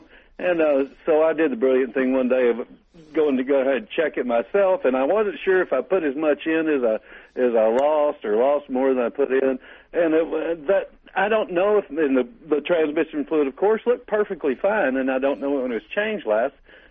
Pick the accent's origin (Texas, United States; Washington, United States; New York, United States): Texas, United States; I've got one. I'm from Texas.